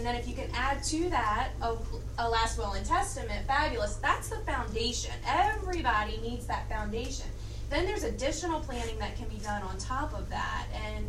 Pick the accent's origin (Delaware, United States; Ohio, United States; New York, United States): Delaware, United States; Seaford; I'm from Seaford, Michelle's from Laurel, we're local girls, and we are extremely passionate about getting this word out to people in our community that need it.